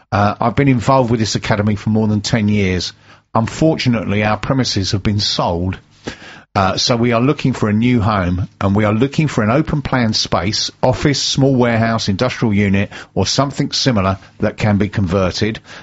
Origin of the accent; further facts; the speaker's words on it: Lewisham, London, United Kingdom; I grew up in Lewisham, that's only just round the corner from Bromley